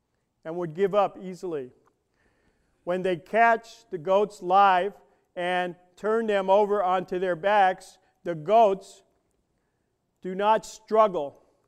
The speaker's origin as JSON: {"language": "English", "town": "New York City", "region": "New York", "country": "United States", "said": "and I'm from New York City, so I don't get to see too many farmers"}